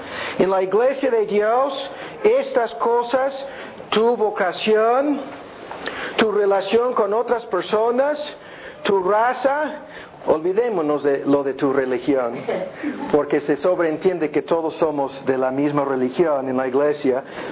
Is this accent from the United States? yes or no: yes; United States; now in Mexico; yo soy gringo aquí, yo no tengo miedo de estas personas, ni menos aquí en México